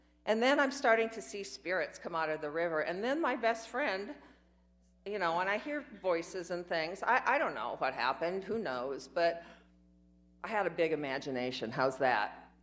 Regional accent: Iowa, United States; I was a little girl growing up in Iowa. I had a beautiful home and a beautiful family.

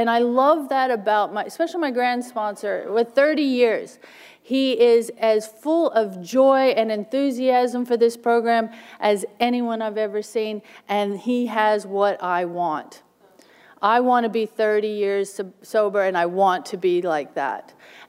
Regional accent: Australia; now in United States; I'm not from North Dakota. I was raised in Australia. My father's Australian. My mom's American. So I always say that I'm half and half.

